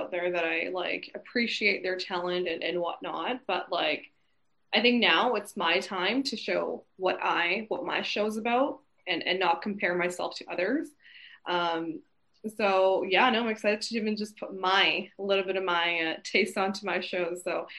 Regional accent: Abbotsford, British Columbia, Canada; where I'm from, Vancouver, yes, but like Abbotsford, so I'm originally from Abbotsford. It's 45 minutes away from Vancouver.

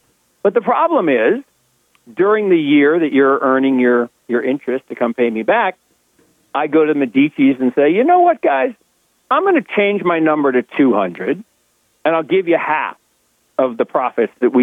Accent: Seattle, Washington, United States; And then in 82, where I grew up in Seattle, they had this thing called the personal computer with this company, Microsoft.

